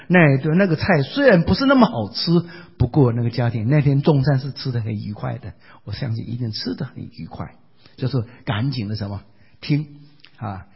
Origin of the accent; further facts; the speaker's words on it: Taiwan; 我是台湾人，难免会喜欢讲一些台语哈